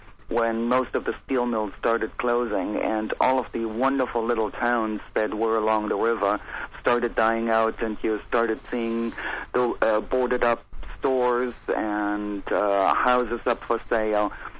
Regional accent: Germany; I'm from Germany originally.

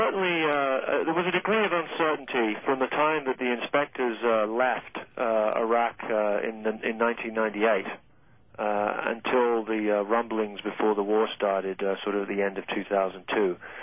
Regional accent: United Kingdom; now in United States; I think you can tell by my accent here that I'm not from these parts. I was born and raised in Britain. I'm a British citizen.

